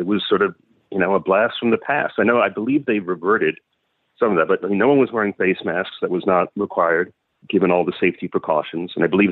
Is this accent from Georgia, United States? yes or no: no; New York City, New York, United States; I'm a New Yorker, so I suppose de facto food snob.